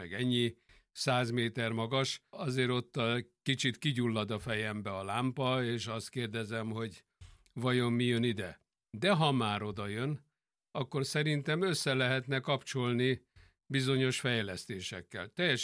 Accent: Budapest, Hungary; Teljesen egyértelműen én a Liget mellett születtem, ott voltam gyerek. Azt hiszem, hogy idős fa nincs ott, amire még gyerekkoromban nem másztam volna fel. Tehát érthető módon, és mind a mai napig ott lakom, a Ligettől mondjuk 200 méterre.

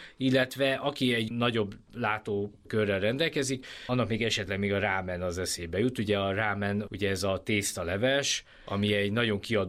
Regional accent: Hungary; de én azt javaslom, hogy inkább az emberek ezt a 2-3 csillagos, én magyarként mondom, a 2-3 csillagos szállodákat célozzák meg

